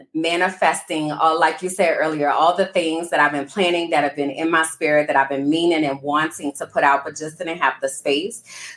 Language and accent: English; New Orleans, Louisiana, United States; because I'm from New Orleans and we lost all of our pictures and photo albums in Hurricane Katrina.